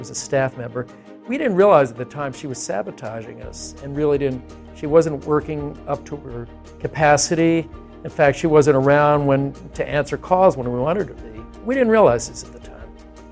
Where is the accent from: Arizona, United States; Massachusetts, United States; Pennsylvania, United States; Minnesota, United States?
Massachusetts, United States; I am from Cape Cod, Massachusetts, and I have been with the Trivedi family since 2010.